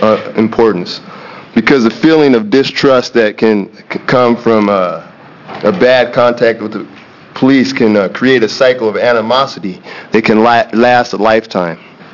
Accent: Eugene, Oregon, United States; As a youth growing up in Eugene, I always felt as though I was under extra scrutiny, as though being black on the streets of the city was an anomaly.

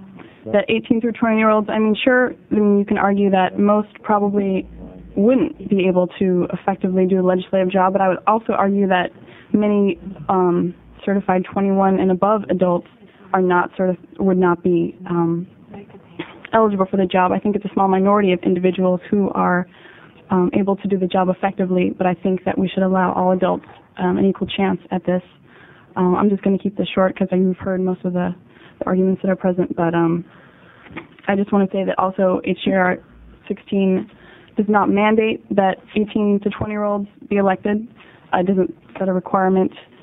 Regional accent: Grants Pass, Oregon, United States; now in Forest Grove, United States; I'm a student at Pacific University in Forest Grove, but I'm from Grants Pass in Southern Oregon.

